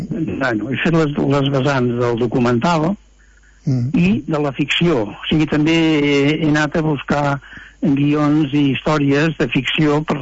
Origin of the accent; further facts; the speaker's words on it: Sant Joan de les Abadeses, Catalonia, Spain; soc de Sant Joan de les Abadeses, poble prepirinenc, que el mar no el vaig veure fins als 11 o als 12 anys